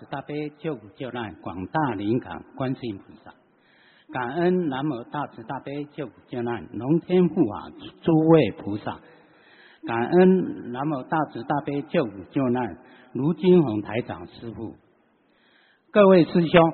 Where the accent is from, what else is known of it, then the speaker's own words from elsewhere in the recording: Taiwan; 我说我们是台湾的